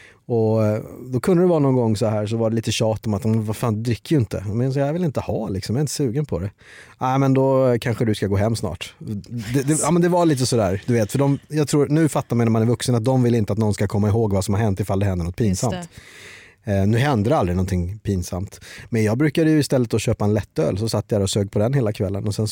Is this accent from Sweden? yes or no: no; Bangladesh; jag är ju faktiskt från Bangladesh